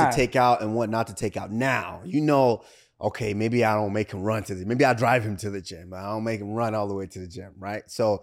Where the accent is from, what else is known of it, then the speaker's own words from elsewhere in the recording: Nigeria; I am the …